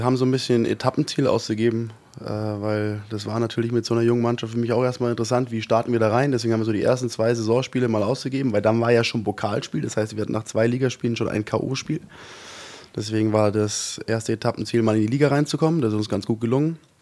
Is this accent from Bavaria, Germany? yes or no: yes; Munich, Bavaria, Germany; Das Fest hat man als Münchner schon immer mitgenommen.